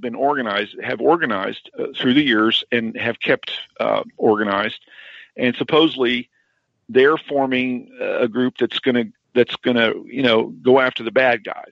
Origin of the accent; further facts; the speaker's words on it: Missouri, United States; It happens to be my home state of Missouri.